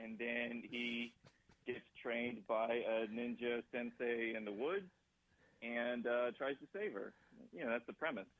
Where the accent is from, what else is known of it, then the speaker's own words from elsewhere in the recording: Indianapolis, Indiana, United States; also born or lived in Las Vegas; Well, yeah, so I grew up in Indianapolis.